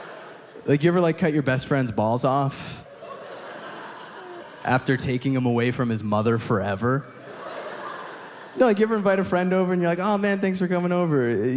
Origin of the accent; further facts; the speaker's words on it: Egypt; And I'd be like, no, man. I'm from Egypt. It's in Africa.